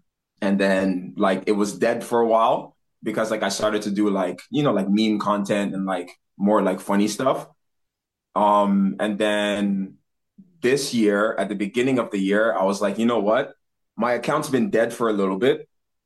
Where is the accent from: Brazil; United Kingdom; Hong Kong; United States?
Hong Kong; born there; originally I was born in Hong Kong. So I moved back for a few years before COVID.